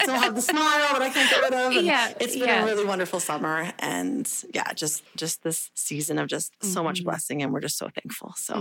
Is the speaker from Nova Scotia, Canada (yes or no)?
yes; Nova Scotia, Canada; moved away as an adult; I am originally from Nova Scotia. So I lived there until I was about 22.